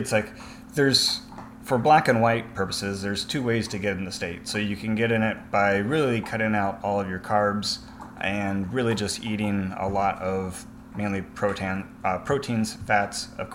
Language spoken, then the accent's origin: English; Iowa, United States; which I grew up in Iowa.